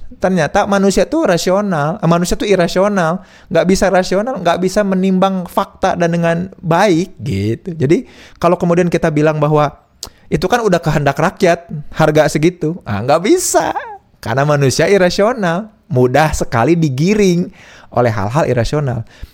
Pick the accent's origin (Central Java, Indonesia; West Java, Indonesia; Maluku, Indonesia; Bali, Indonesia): West Java, Indonesia; Bandung; Kami warga Bandung, orang Sunda